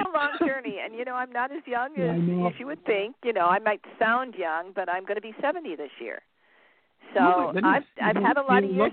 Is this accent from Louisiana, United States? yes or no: no; California, United States; So I am from Southern California, as you indicated